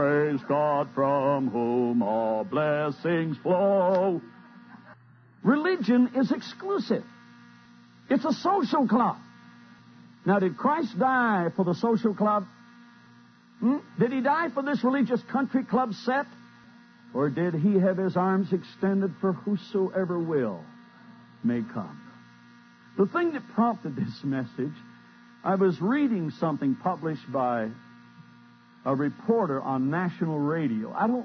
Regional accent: Vermont, United States; And I said, hey, I'm from Vermont. If you don't know what that means, it means this.

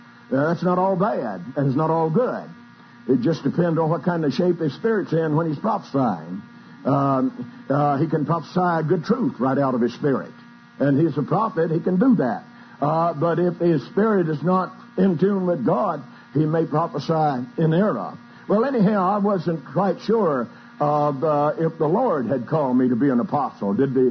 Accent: Texas, United States; I was from Texas, and she was from Pennsylvania, and we were both in New York

